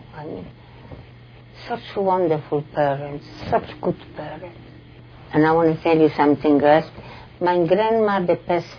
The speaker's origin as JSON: {"language": "English", "town": "Sosnowiec", "region": "Silesian Voivodeship", "country": "Poland", "tie": "born or raised there", "second_language": "English", "said": "From Sosnowiec. It's Schlesien, over Schlesien in German. But it was a beautiful city."}